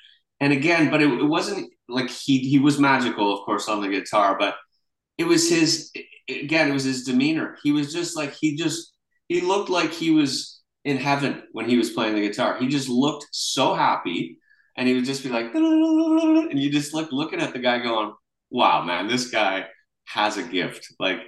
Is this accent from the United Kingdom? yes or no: yes; United Kingdom; Yeah, being British and growing up playing soccer, he was a hero for sure.